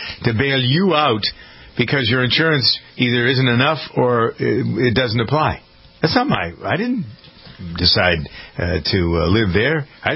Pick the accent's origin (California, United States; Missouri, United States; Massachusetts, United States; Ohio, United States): Massachusetts, United States; Framingham; Everybody's got to be from someplace. I'm from Framingham.